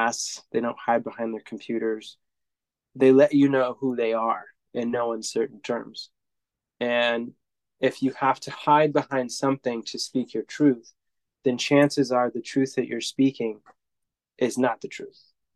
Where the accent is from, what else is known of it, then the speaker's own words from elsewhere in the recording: United States; obviously I exercise it myself as an American